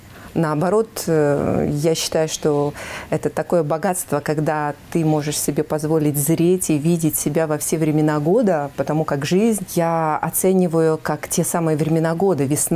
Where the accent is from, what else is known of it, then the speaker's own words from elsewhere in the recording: Moldova; С детства я родилась в Молдавии, и единственные мои друзья – это была природа.